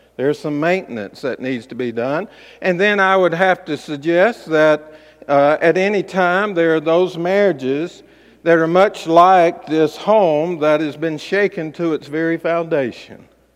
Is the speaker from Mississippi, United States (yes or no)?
yes; Mississippi, United States; It kind of reminds me of growing up on the Mississippi Gulf Coast. We would have an occasional storm or hurricane, and we would get out and put plywood up over the windows.